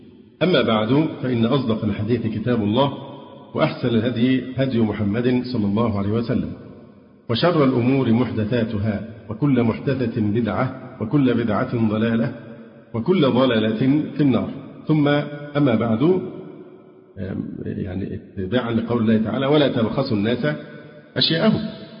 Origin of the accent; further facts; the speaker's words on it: Alexandria, Alexandria Governorate, Egypt; انا اسكندراني وفي الدعوه السلفيه من حوالي 35 سنه